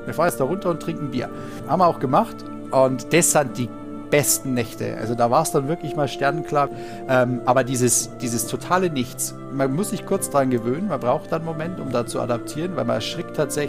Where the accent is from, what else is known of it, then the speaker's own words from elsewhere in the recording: Bavaria, Germany; ursprünglich komme ich vom Chiemsee, also aus Oberbayern, bin jetzt mittlerweile in Unterfranken gelandet, wo jetzt auch meine Werkstatt ist.